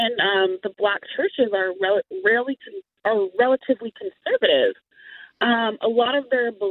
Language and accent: English; Los Angeles, California, United States; So I just think it's really interesting because I'm African American. I'm relatively young. I've been born and raised in LA.